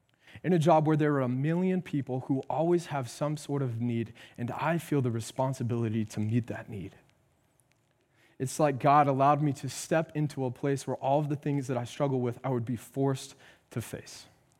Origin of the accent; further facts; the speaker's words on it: the South, United States; like I'm from the South, knee slapper type funny